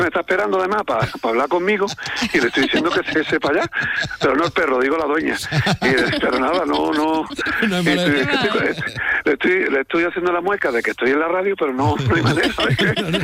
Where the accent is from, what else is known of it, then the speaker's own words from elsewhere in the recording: Andalusia, Spain; mi pueblo no solamente lo que es el núcleo urbano, sino también tiene mucho término, del cual presumimos, muchísimo término, es parque natural